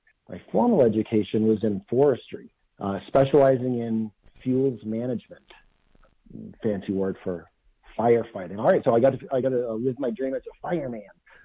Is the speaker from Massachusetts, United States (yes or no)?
yes; Worcester, Massachusetts, United States; But I was born and raised in Worcester, Massachusetts.